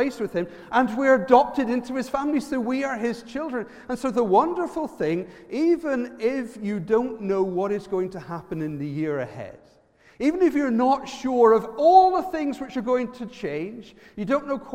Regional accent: Ireland; accent: Irish; With my Irish accent, there might be something of a problem, apart from anything else, in order to getting into the Buckingham Palace.

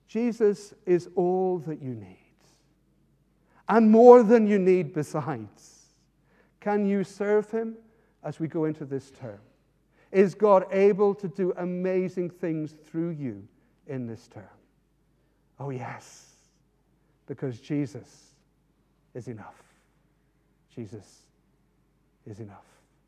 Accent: Northern Ireland, United Kingdom; I come from Ireland. There's a mountain called Slemish.

